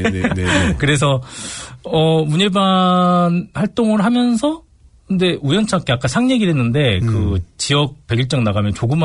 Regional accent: Gwangju, South Korea; also born or lived in Mokpo; 저는 그 목포에서 태어나서 광주에서 주로 자랐고요. 네. 광주 농성동 본당에서 신앙생활 했습니다.

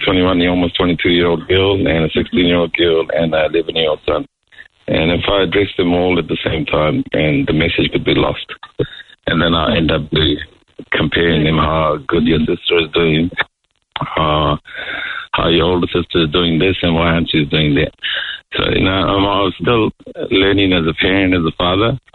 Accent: India; my wife is Maori and I'm Indian, so sometimes I'm stuck in the expectations that, you know, my children should follow my culture beliefs

